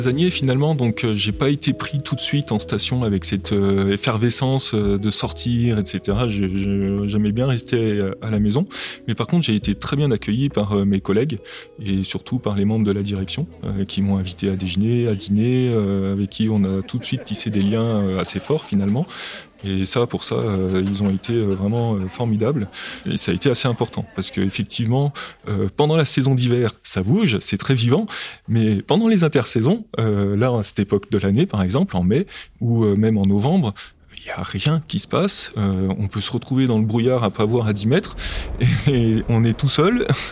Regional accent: Martinique, France; also born or lived in Jura, France; ma mère, on est haut savoyard, Annecy et le Faucigny, côté de mon père, plutôt isérois, Grenoble. Moi, je suis juste né dans le Jura et après j'ai grandi à la Martinique pendant toute mon enfance jusqu'au bac.

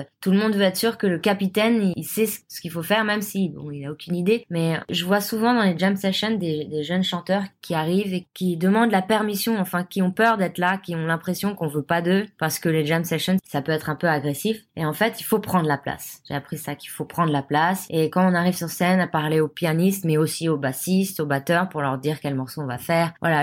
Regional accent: Samois-sur-Seine, Île-de-France, France; J'ai grandi à Samoa-sur-Seine

